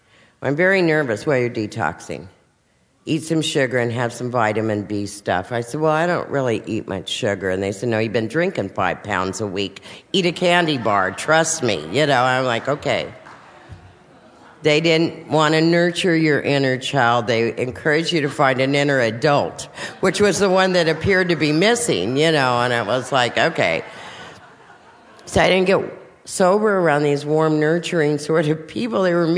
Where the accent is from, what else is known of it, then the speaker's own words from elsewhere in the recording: La Mesa, California, United States; I'm from La Mesa, you know